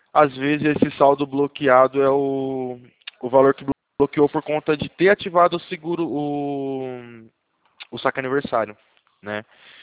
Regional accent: São Carlos, São Paulo, Brazil; Eu sou aqui de São Carlos, mas a gente atende o Brasil todo, né?

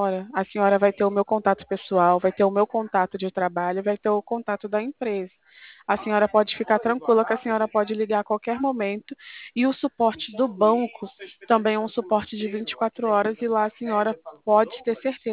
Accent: Rio de Janeiro, Brazil; eu sou do Rio

